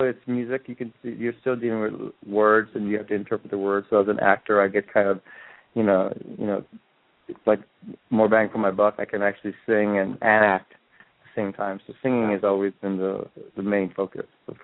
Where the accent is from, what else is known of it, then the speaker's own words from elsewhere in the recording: Hawaii, United States; You know, being Hawaiian is part of our culture. Music is everybody in Hawaii sings.